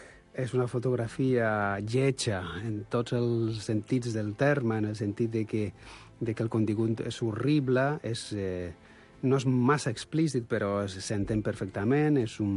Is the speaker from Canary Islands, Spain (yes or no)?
yes; Canary Islands, Spain; És que sóc canari, no?